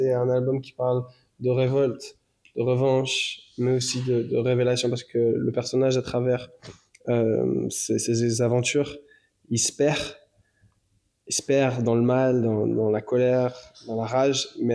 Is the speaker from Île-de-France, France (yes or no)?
yes; Paris, Île-de-France, France; moved away as an adult; now in Berlin, Germany; j'avais trop de souvenirs, j'ai grandi à Paris.